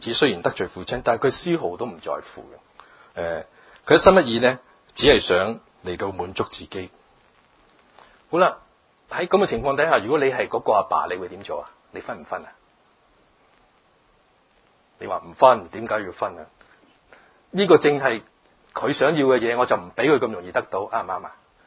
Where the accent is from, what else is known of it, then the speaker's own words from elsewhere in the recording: China; 即係西人嘅湯，唔係我中國人嘅湯嚇。